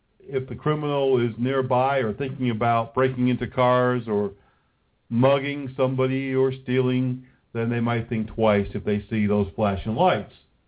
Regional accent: New England, United States; I'm from New England. You know, New Yorkers and New Englanders, we're pretty forward.

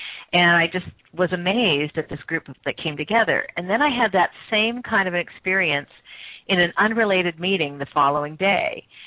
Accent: British Columbia, Canada; I was born on Vancouver Island in Canada and grew up there.

